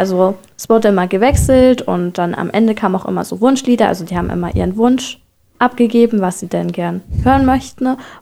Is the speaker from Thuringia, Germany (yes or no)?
yes; Gera, Thuringia, Germany; born there; Ich bin auch in Gera geboren worden. Und ja, Gera ist an sich eine sehr schöne Stadt, wo ich auch gern bleiben würde